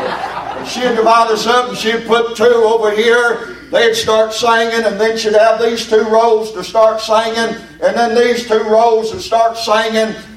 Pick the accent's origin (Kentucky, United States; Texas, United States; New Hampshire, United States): Kentucky, United States; wondering what in the world that a lad in Trinidad had to do with a boy in Kentucky